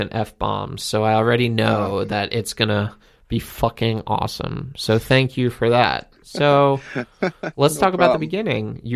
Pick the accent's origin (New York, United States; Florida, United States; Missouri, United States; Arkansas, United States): New York, United States; Lido Beach; But I grew up in Lido Beach, like a few minute walk to the ocean, 45 minutes from New York City